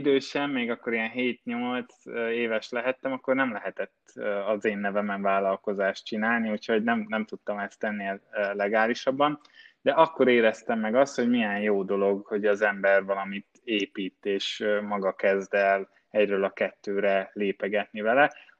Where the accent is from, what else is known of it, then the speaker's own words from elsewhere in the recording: Kaposvár, Somogy, Hungary; moved away as an adult; now in Budapest, Hungary; Én egy kaposvári srác vagyok eredendően, úgyhogy ott születtem, és ott jártam egészen a gimi végéig iskolába, és utána kerültem fel Budapestre a Nemzetközi Üzleti Főiskolára